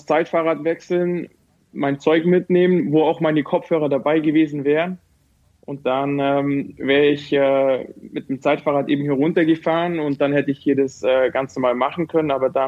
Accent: Bavaria, Germany; now in Lochau, Austria; ich komme ursprünglich ja aus dem Allgäu und wohne jetzt hier in Lochau am Bodensee, was so ungefähr mit dem Auto, ich weiß nicht, 25 Minuten auseinander ist.

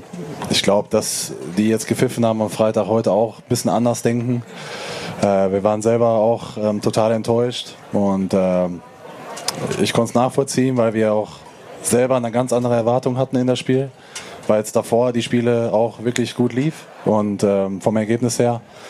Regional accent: North Rhine-Westphalia, Germany; now in Karlsruhe, Germany; ich komme ja aus dem Sauerland

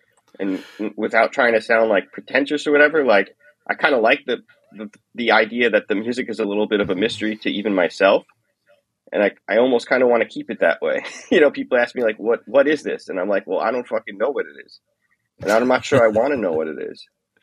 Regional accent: New Jersey, United States; also born or lived in Brooklyn, New York; now in Beijing, China; I was born in Brooklyn, New York, but basically lived there until I was four. I grew up in New Jersey, North Jersey, New York City area, and I'm currently living in Beijing, China. Been in China now for 12 years.

